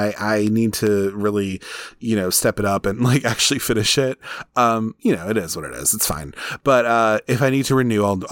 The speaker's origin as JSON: {"language": "English", "town": "Baltimore", "region": "Maryland", "country": "United States", "said": "Of course, I'm from Baltimore and I live here."}